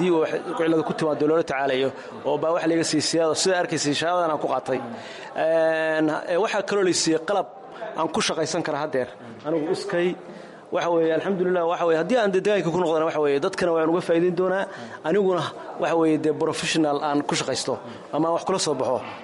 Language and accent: Somali; Bandarbeyla, Karkar, Somalia; anigu waxaan ka soo jeeday deegaanka Bayla Bandarbeela ka soo jeeday anigu